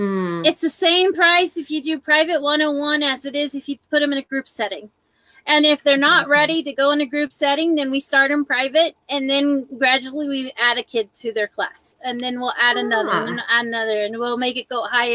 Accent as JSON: {"language": "English", "region": "Ohio", "country": "United States", "said": "So in Scottish, yeah, I'm from Ohio."}